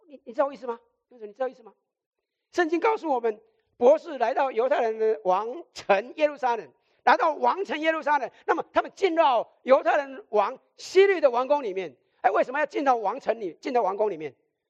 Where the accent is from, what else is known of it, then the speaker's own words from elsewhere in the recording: Taiwan; now in United States; 很多人知道我出生在台湾，很多人也知道我以前在台湾的时候最讨厌基督徒